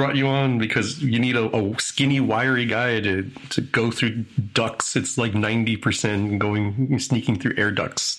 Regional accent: United States; And as an American, let me just interject, as an American

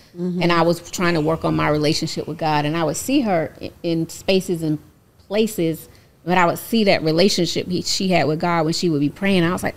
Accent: Atlanta, Georgia, United States; My village in Atlanta, like growing up in Southwest Atlanta is special.

